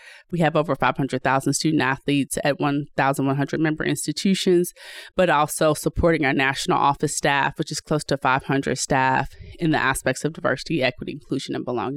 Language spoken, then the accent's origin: English; the South, United States; My pronouns are she and her. I'm a Southerner living this Midwest life.